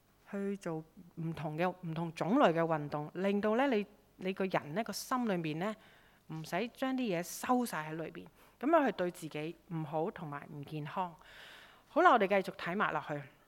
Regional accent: Hong Kong; 但是我們香港人呢，很多都放在這裡，放在心裡面。

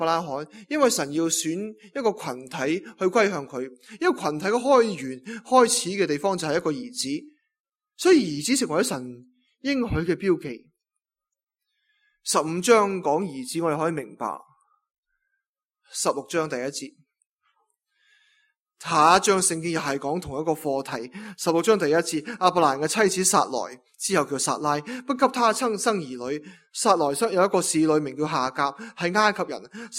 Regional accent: China; 我是中国人有啲咁嘅印象

